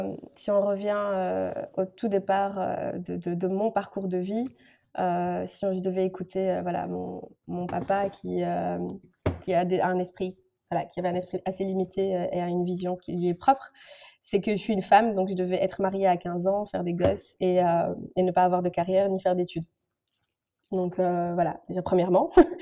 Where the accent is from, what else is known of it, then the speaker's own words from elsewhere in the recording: Morocco; moi et mon associée, on est toutes les deux ici des femmes africaines. Moi je suis marocaine